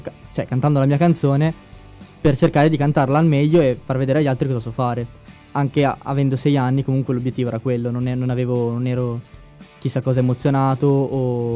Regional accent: Crema, Lombardy, Italy; Io ho 16 anni, vengo da Crema

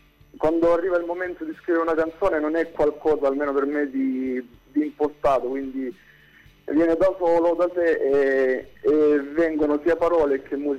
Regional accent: Casarano, Apulia, Italy; Sì, allora io sono di Casarano, in provincia di Lecce.

